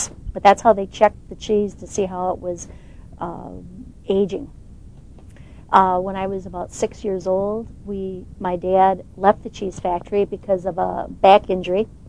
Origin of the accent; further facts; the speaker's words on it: Wisconsin, United States; I was born and raised in Wisconsin. Yeah. I've lived on a farm nearly all my life. I think the first 3 or 4 years I lived in a cheese factory.